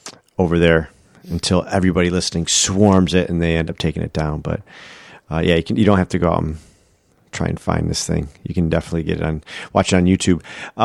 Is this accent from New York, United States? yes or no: yes; Buffalo, New York, United States; See, I'm from Buffalo. And if you're not from New York or if you just say, oh, I am Buffalo, New York, people assume that you're by New York City. I am completely opposite side of the state, way opposite side.